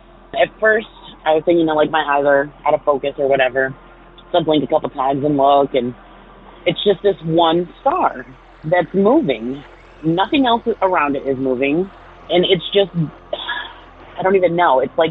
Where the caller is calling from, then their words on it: Ohio, United States; Hey Derek … from Ohio.